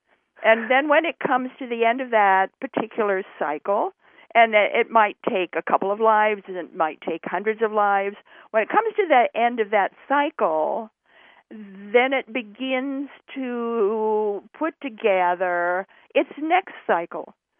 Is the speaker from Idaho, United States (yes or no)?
yes; Idaho, United States; now in Virginia, United States; I go from Idaho to Virginia